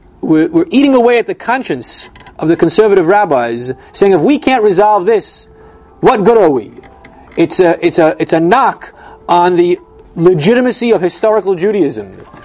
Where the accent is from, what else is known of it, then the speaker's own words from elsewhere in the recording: Great Neck, New York, United States; Mordechai Waxman, the illustrious rabbi of Temple Israel of Great Neck, okay, my hometown, I remember seeing Waxman many, many times around town, Middle Neck Road.